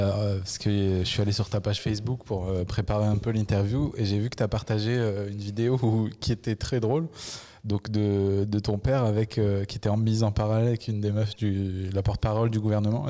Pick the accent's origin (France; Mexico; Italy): France; Le Puy-en-Velay, Auvergne-Rhône-Alpes; j'avais suivi une troupe de ma ville natale, là, du Puy-en-Velay